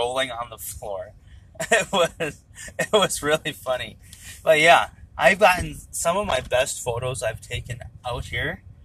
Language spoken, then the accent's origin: English; Wisconsin, United States; We're from Wisconsin.